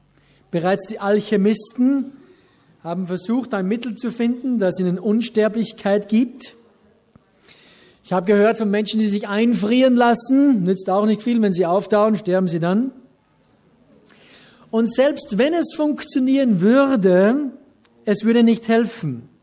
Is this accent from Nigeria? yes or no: no; Ramsau, Styria, Austria; Bei mir ist die Ramsau meine Heimat, diese Ortschaft in den Bergen. Ist Österreich meine Heimat?